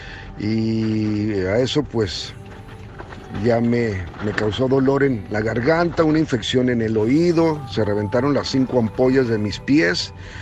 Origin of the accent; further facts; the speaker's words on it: El Paso, Texas, United States; born there; tengo 64 años de edad, nací en El Paso, Texas, y trabajo en la industria de la radio desde hace muchísimos años.